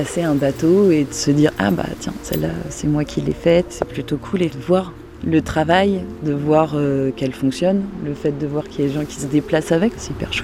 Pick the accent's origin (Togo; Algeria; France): France; Orléans, Centre-Val de Loire; moi j'ai toujours grandi en bord de Loire. À la base, je suis d'Orléans, de la campagne.